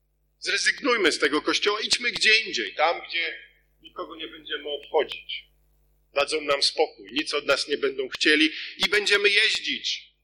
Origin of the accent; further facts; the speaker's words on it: Świnoujście, West Pomeranian Voivodeship, Poland; Ja też urodziłem się nad morzem. Świnoujście. Urodziłem się nad morzem